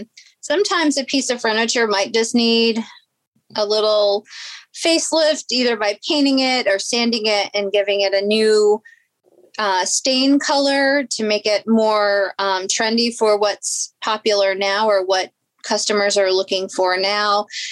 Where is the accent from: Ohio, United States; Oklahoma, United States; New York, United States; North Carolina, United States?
New York, United States; now in Virginia, United States; Growing up in New York, our family was avid yard sailors. We always had yard sales. And so I grew up around that. And then, of course, moving to Virginia